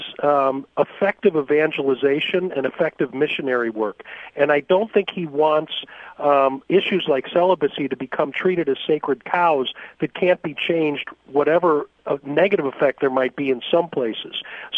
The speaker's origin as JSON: {"language": "English", "town": "Chicago", "region": "Illinois", "country": "United States", "said": "I'm from Chicago originally, we count votes."}